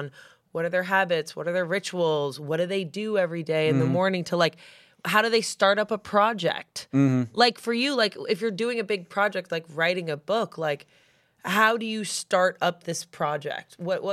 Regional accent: Massachusetts, United States; because when I'm from Massachusetts, so when I lived in a small town, I felt like I can't, I need.

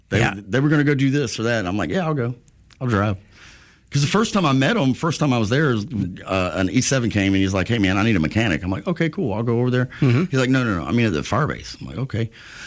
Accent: Alabama, United States; I'm like, I'm from Alabama. We drive.

